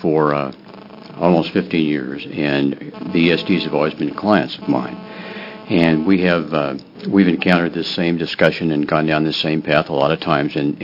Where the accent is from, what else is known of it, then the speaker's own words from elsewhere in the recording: Condon, Oregon, United States; I'm from Condon and everything, but my dad was on the ESD and the school district board in Condon for 43 years.